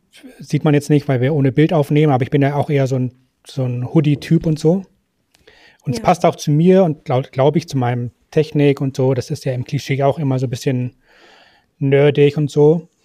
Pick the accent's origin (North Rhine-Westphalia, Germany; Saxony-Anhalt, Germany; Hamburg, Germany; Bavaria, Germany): Bavaria, Germany; ich komme aus Bayern, habe da eine Ausbildung gemacht